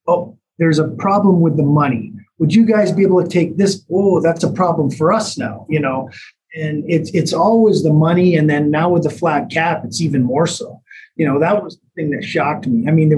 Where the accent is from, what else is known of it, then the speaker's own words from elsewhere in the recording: United States; It's amazing to me when I sit in, being an American